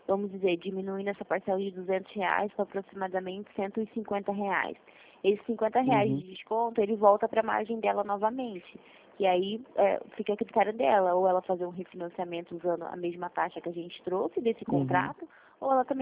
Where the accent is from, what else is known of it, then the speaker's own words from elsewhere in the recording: Rio de Janeiro, Brazil; Que eu sou do Rio